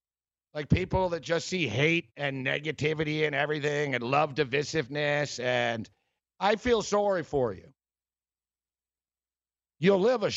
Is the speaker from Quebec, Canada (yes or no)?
yes; Montreal, Quebec, Canada; I'm from Montreal